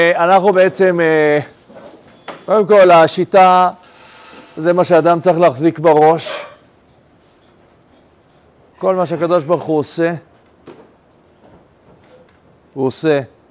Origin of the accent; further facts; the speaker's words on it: Jerusalem, Jerusalem District, Israel; אני גדלתי בשכונה מאוד מאוד ענייה בירושלים